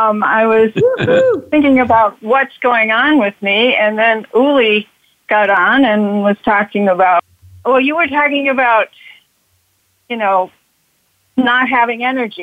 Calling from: St. Paul, Minnesota, United States; from St. Paul, Minnesota.

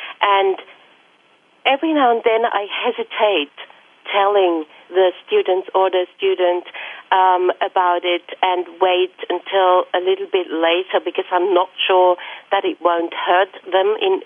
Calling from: Hamburg, Germany; I'm calling in from Hamburg right now.

